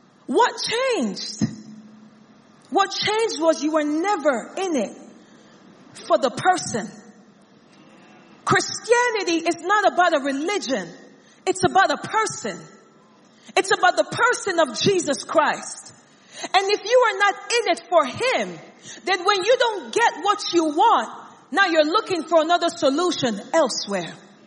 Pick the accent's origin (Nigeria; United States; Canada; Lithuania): Nigeria; I grew up in Nigeria.